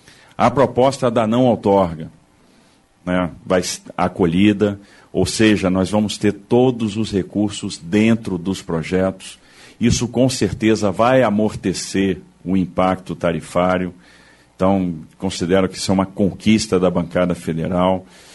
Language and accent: Portuguese; Brazil; Fico feliz como brasileiro de ver essa participação